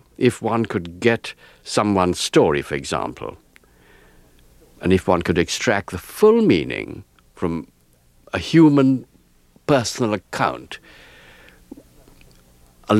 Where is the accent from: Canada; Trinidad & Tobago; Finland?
Trinidad & Tobago; born there; now in England; I was born in Trinidad of Asian immigrant family